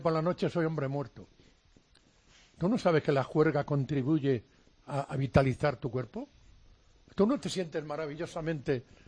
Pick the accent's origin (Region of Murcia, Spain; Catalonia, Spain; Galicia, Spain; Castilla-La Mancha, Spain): Galicia, Spain; now in Madrid, Spain; yo soy gallego